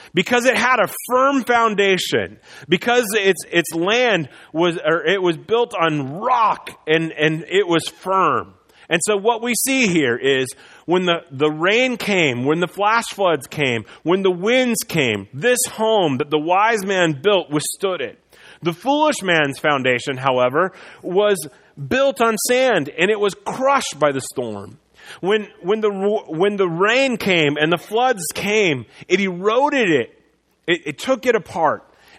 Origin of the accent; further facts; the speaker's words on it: Midwest, United States; I don't know how many of you have been paying attention, but I grew up in the Midwest.